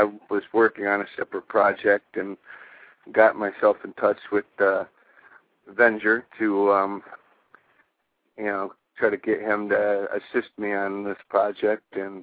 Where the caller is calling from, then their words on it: Tampa, Florida, United States; I'm calling from Tampa, Florida. So I mean, we're practically clear across the country.